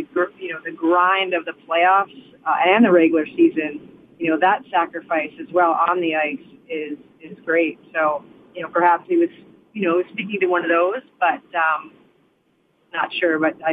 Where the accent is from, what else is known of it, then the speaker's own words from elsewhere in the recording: Illinois, United States; I know for us growing up in Illinois, like the miles you have to go to play hockey, there were only like 4 rinks in the whole state of Illinois.